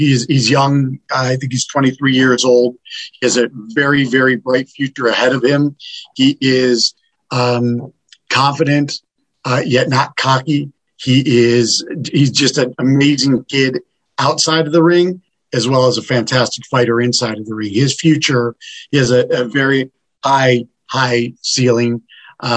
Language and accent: English; West Coast, United States; I'm from the West Coast of the U.S., so I hadn't eaten